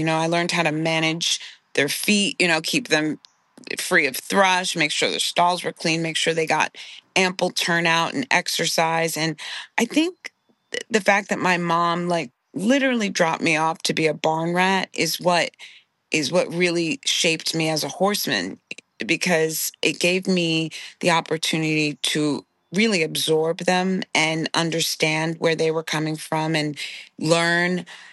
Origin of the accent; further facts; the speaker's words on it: Nutley, New Jersey, United States; So I grew up in Nutley, New Jersey. So it was North Jersey, and Suburban Essex, it was a farm.